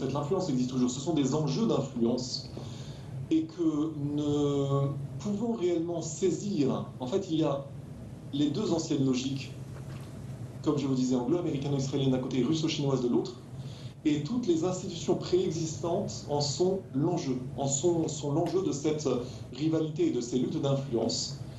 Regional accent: France; disons que je suis français

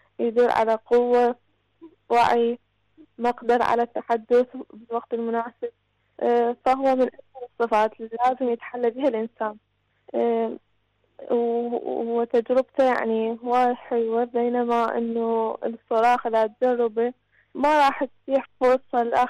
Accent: Iraq; من العراق.

